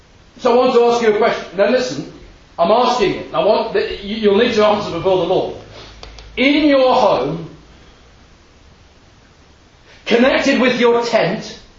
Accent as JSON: {"language": "English", "region": "London", "country": "United Kingdom", "tie": "born or raised there", "said": "the assembly in which I was brought up in South London"}